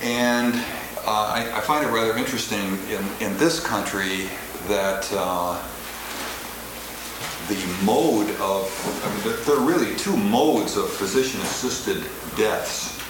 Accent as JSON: {"language": "English", "region": "Michigan", "country": "United States", "said": "over in my home state of Michigan, where I hail from."}